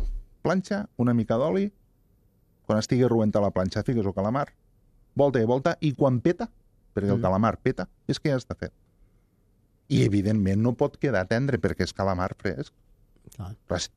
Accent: La Ràpita, Catalonia, Spain; el meu poble, la Ràpita, és gamma mitja.

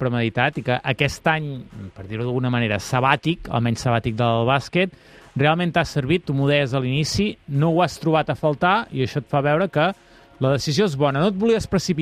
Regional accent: Girona, Catalonia, Spain; Jo com a gironí que soc

